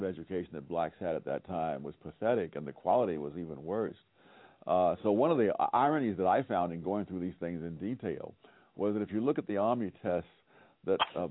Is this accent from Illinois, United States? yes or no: no; New York City, New York, United States; But it so happens I grew up in Harlem in the 1940s and 1950s